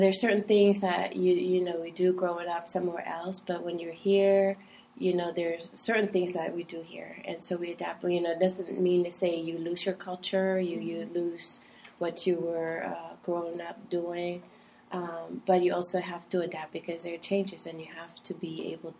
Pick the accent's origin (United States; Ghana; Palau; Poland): Palau; accent: Palauan; Sometimes I mix Palawan and English, you know, or I have my Palawan accent.